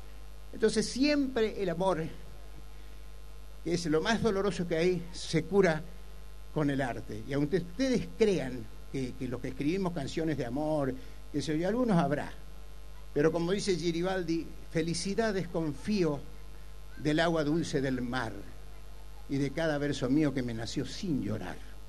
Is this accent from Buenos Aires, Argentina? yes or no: no; Entre Ríos, Argentina; esto nos va a hacer mirarnos como argentinos, mirarnos como entrerrianos, como correntinos, como lo que somos.